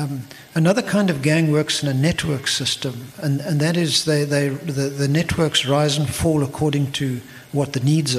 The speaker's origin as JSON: {"language": "English", "region": "Eastern Cape", "country": "South Africa", "lives_now": "Cape Town, South Africa", "said": "I come from the Eastern Cape, so I came to Cape Town."}